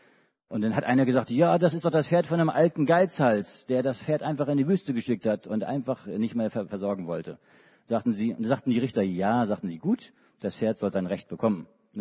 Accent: Hamburg, Germany; also born or lived in Schleswig-Holstein / Berlin / Darmstadt; now in Leonberg, Germany; Ich komme ursprünglich aus Hamburg. Ich bin in Hamburg geboren, in Hamburg aufgewachsen, auch in Schleswig-Holstein teilweise. Auch in Berlin habe ich mal gewohnt und in Darmstadt studiert.

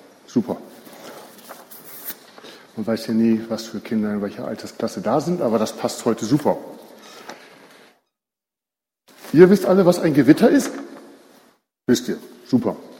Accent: Lower Saxony, Germany; born there; Geboren wurde ich in Niedersachsen, was man wahrscheinlich meinem Akzent nach hören wird, in der Nähe von Wilhelmshaven am schönen Jadebusen. Ja, dort, wo die Muschelschubser herkommen, wie mein Ex-Chef gesagt hat. Wir sind Gemeindeglieder der Gemeinde Geildorf.

